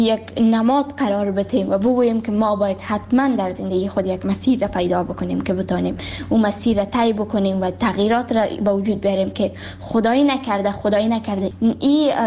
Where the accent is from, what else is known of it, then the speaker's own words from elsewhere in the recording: Kabul, Afghanistan; also born or lived in Baghlan; در سال 2005 در ولایت بغلان به دنیا دنیا آمدم و درسای ابتدایی خود را همچنان در کابل خواندم